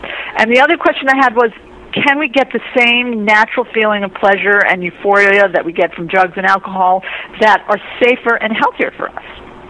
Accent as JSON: {"language": "English", "town": "New York City", "region": "New York", "country": "United States", "said": "I'm from New York City."}